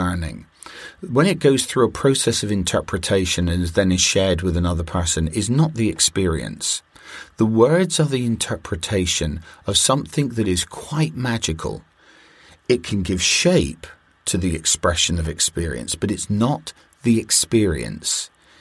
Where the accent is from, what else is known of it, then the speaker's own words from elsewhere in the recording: United Kingdom; I'm a Brit. So it's … for me.